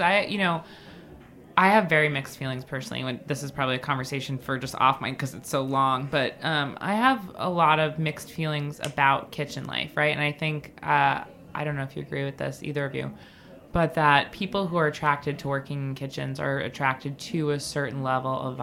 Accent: Huntington, New York, United States; We're from Huntington, so...

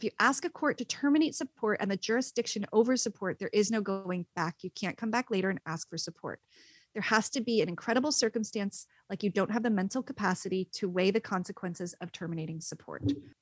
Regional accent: Princeton, New Jersey, United States; much closer to my neck of the woods in Bucks County, Pennsylvania, which is just over the river from my hometown of Princeton, New Jersey.

